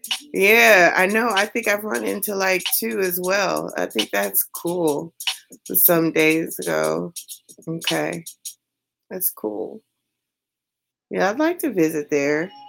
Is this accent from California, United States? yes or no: yes; California, United States; Where am I from? I'm from the West Coast. West Side? I'm from California.